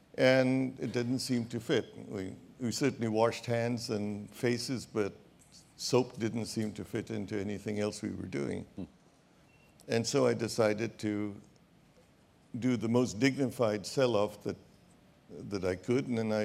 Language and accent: English; India; we were not astrologers, although we came from India